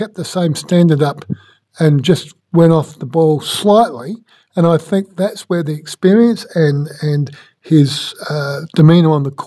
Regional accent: Australia; But inside of me, being an Aussie, I kind of got a little bit excited about it

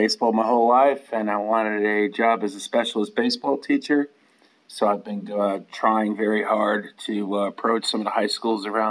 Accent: New Haven, Connecticut, United States; Yeah, a place called New Haven, Connecticut.

